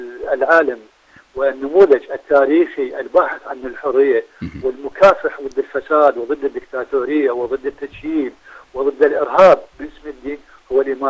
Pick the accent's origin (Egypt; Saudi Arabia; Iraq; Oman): Iraq; عندنا في العراق